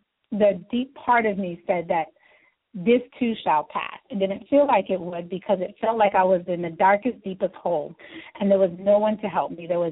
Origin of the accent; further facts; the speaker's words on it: Florida, United States; I'm a native from South Florida.